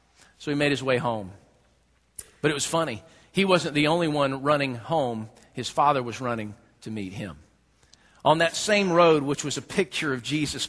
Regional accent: the South, United States; I'm from the South, and it's funny because in the South, you know, if you ever dance, it's like taking the Hell Express.

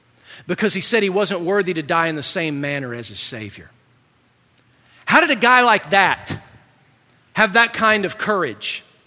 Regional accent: Georgia, United States; growing up in Georgia, I've seen the Blue Ridge Mountain and the Appalachian Mountains

